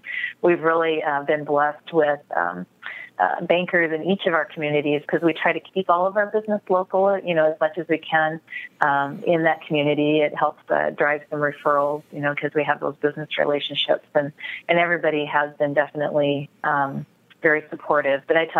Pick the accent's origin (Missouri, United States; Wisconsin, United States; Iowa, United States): Iowa, United States; Le Mars; in my hometown of Lamar's, Iowa.